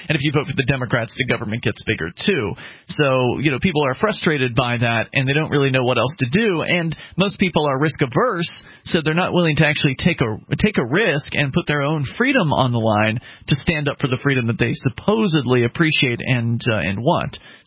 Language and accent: English; Florida, United States; now in New Hampshire, United States; Even though we're both from Florida, we didn't know each other back down there.